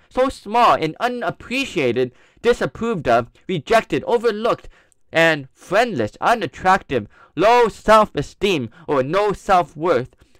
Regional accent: Texas, United States; I grew up in Texas. I was there for 6th grade

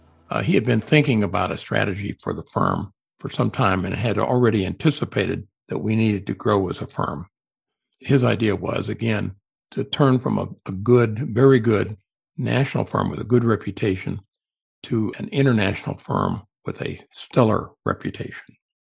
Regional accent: Los Angeles, California, United States; I'm from Los Angeles, and if there's an airport in town, I want to do it.

